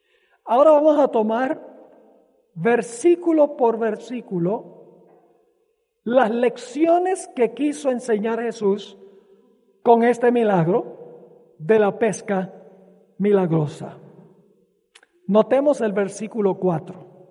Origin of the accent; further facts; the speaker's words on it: Venezuela; Cuando yo era niño, crecí en Venezuela y mis padres cada año iban de vacación con nosotros a una isla que se llama la Isla de Margarita.